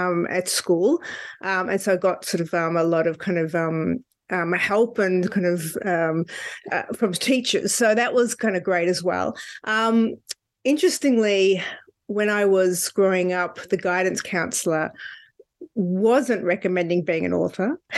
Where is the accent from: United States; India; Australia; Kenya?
Australia; I'm an Australian author.